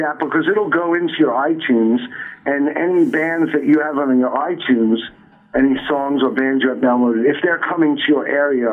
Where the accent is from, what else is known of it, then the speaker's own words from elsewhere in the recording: New York, United States; I grew up in New York, so it was the Village Voice or whatever, the Aquarian or whatever.